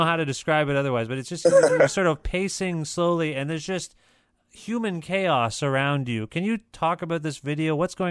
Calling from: Canada; As an American, I'm calling you from Canada, but you're an American.

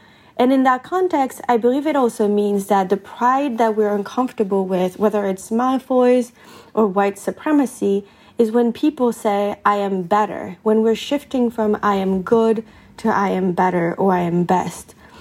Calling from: Wisconsin, United States; I'm calling from Wisconsin.

